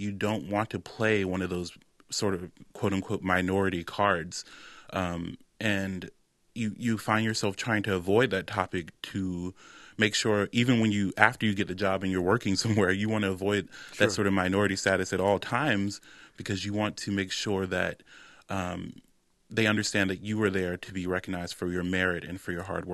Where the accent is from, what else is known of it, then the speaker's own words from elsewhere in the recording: Virginia, United States; are more interested in the fact that I went to Yale, or they're more interested in the fact that I'm from Virginia, et cetera, et cetera.